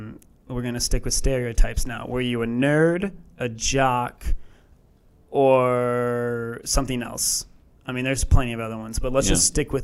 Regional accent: Kenmore, Ohio, United States; I grew up in Kenmore.

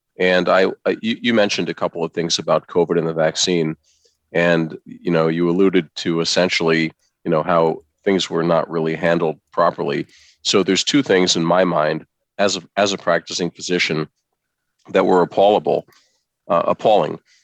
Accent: Queens, New York, United States; when I grew up in Corona, Queens, I thought that was dangerous.

